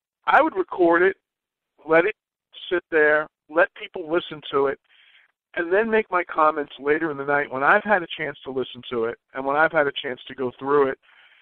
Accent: New York, United States; And I remember my young days, and not only in the business, but growing up in New York

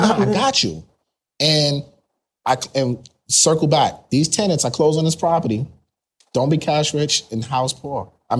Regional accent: New York, United States; We're both from New York. We both live on Long Island now.

